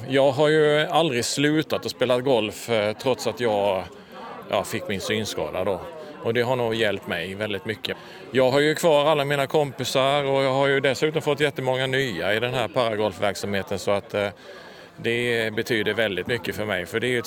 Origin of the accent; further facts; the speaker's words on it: Haverdal, Halland County, Sweden; Jag kommer från Haverdal, det ligger uppe norr om Halmstad.